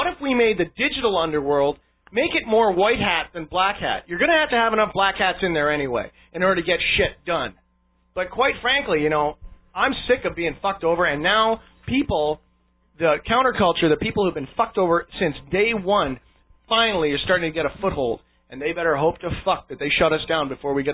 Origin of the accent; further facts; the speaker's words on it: Canada; because of we're Canadian, one. Two, our Canadian laws do not endorse